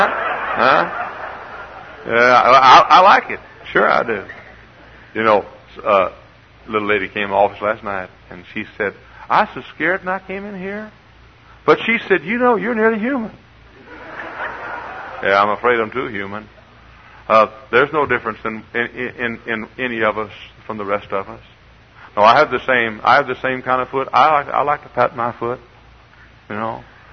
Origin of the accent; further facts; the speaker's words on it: Texas, United States; Now I came from Texas, boy, where we had the country and western music